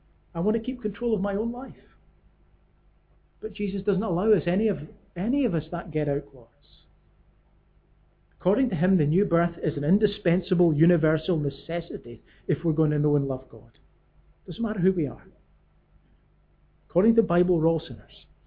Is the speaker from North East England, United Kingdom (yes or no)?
no; Scotland, United Kingdom; When I grew up in Lanarkshire, we lived not far from the Clyde Valley.